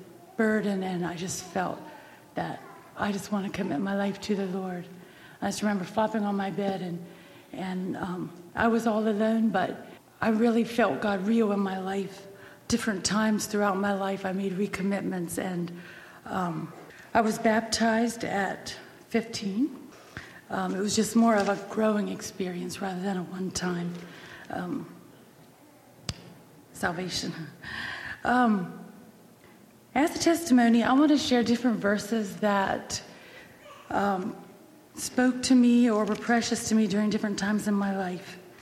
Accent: Virginia, United States; I was born in Central Virginia to … We lived in a small little mountaineer town, I guess you'd call it, at the foot of the Blue Ridge Mountains.

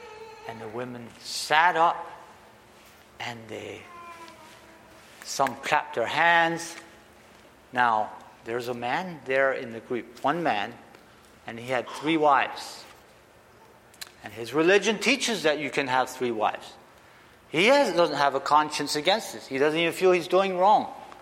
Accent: United States; I am from America, I'm married, I have 11 children

